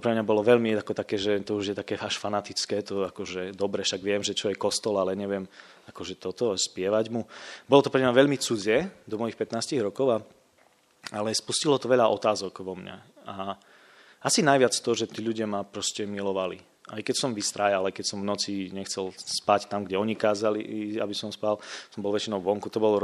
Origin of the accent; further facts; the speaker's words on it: Bzenov, Prešov Region, Slovakia; Ja v podstate pochádzam z východu, možno, že to postrehnete niektorí, ale snažím sa. Pochádzam z takej malebnej dedinky Bzenov pri Prešove.